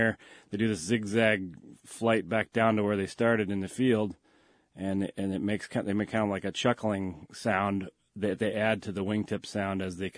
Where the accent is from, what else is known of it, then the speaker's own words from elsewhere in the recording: New Hampshire, United States; I grew up in New Hampshire, and I used to work on a Christmas tree plantation in the spring and planting trees.